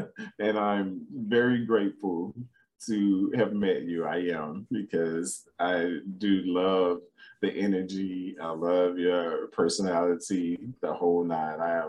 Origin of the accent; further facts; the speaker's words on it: Chicago, Illinois, United States; now in Atlanta, United States; I graduated from University of Phoenix out there in Atlanta, Georgia. And I'm originally from Chicago.